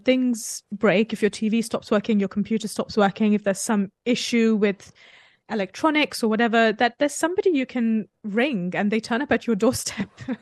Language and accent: English; India; it is something that I felt was quite normal and intrinsic to me growing up in India.